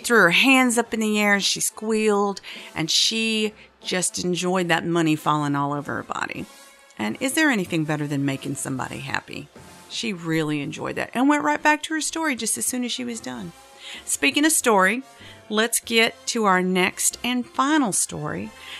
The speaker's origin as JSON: {"language": "English", "region": "the South", "country": "United States", "said": "I can say that as a Southerner."}